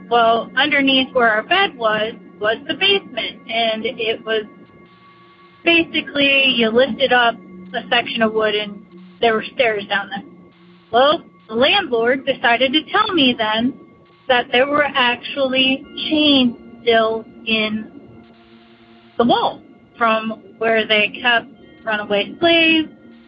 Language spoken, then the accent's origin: English; Pittsburgh, Pennsylvania, United States